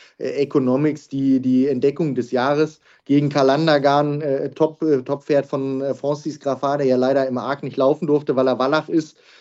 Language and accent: German; Northern Germany, Germany; Ich komme aus Norddeutschland